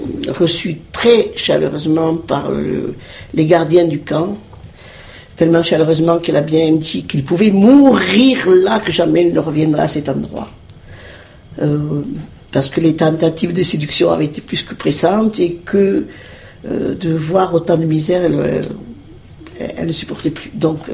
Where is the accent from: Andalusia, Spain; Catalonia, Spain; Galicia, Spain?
Catalonia, Spain; Barcelona; born there; French is a second language; je suis née à Barcelone, mais de culture et d'appartenance murciana. Pas question de me dire que je suis catalane